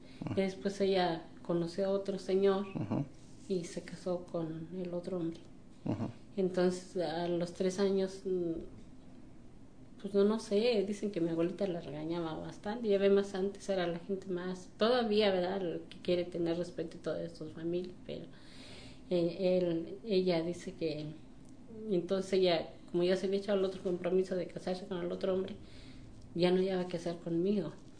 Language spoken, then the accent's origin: Spanish; La Cindita, Guanajuato, Mexico; born there; Nací en La Cindita, Guanajuato, municipio de Ocampo, Guanajuato, de Villocampo, Guanajuato.